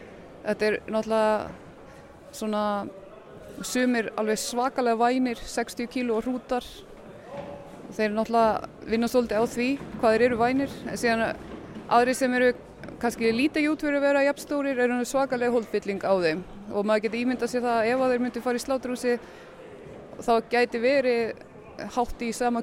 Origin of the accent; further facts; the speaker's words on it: Northwestern Region, Iceland; Ég kem frá Sauða og Vatnsnesi.